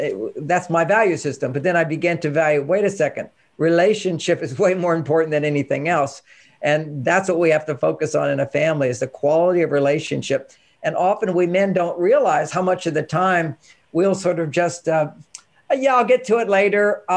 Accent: Texas, United States; I was raised not mainstream in a sense. There were four brothers above me. And, you know, this is growing up in Texas.

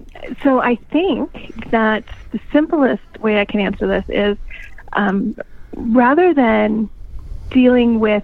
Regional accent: Kincardine, Ontario, Canada; I grew up in Kincardine.

